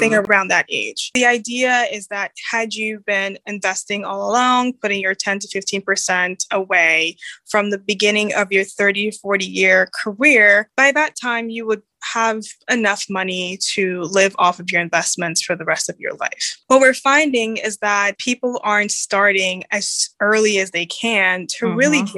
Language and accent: English; Maryland, United States; also born or lived in Los Angeles; Now I'm actually back in Maryland in my home state and I'm coming up towards the end of a work contract.